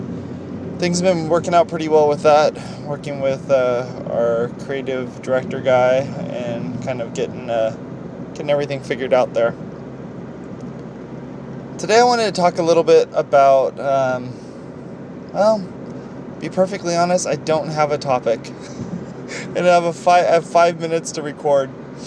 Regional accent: Fontana, California, United States; I grew up in Fontana, California.

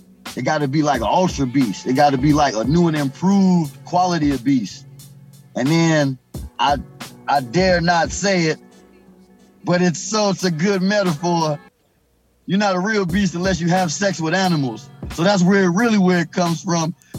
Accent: Chicago, Illinois, United States; now in Atlanta, United States; So like I'm from Chicago originally, but I've officially lived in Atlanta longer than I lived in Chicago growing up.

